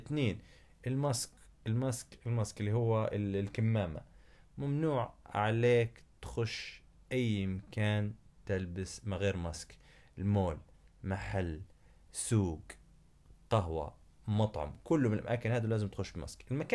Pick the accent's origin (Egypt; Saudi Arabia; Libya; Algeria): Libya; احنا كليبيين أجانب، ما فيش حاجة فري